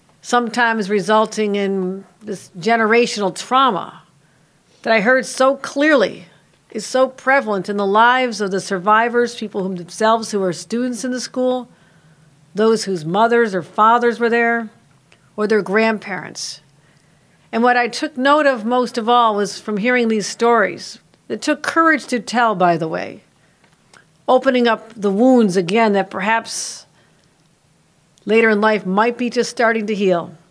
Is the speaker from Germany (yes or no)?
yes; Hamburg, Germany; I'm from Hamburg.